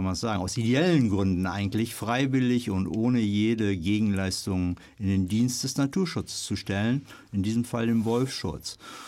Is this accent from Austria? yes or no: no; Lower Saxony, Germany; wie bereits gehört … ich stamme gebürtig aus dem Südoldenburgischen und zwar genauer gesagt aus dem Landkreis Vechta.